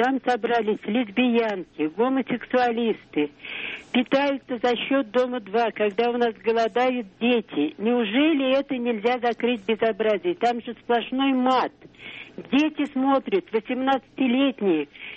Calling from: Moscow, Russia

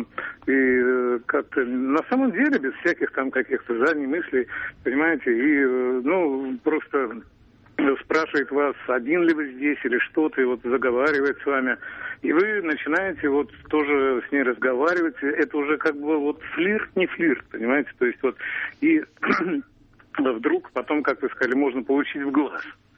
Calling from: Moscow, Russia; я из Москвы.

